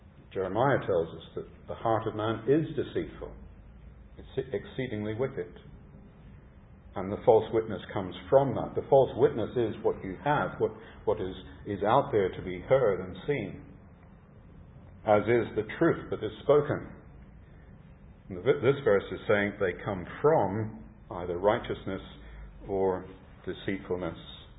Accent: Tasmania, Australia; I had the privilege of growing up in Tasmania, and there are Tasmanian highlands

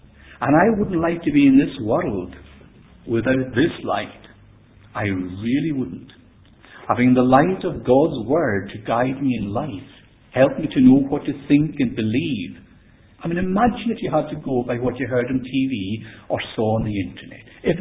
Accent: Isle of Lewis, Scotland, United Kingdom; Now, I grew up in Lewis, the Isle of Lewis, and we had no street lights.

